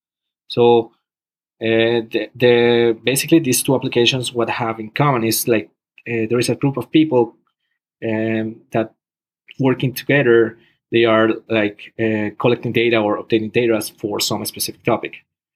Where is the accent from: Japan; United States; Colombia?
Colombia; Barranquilla, Atlántico; And I'm from Barranquilla, Colombia.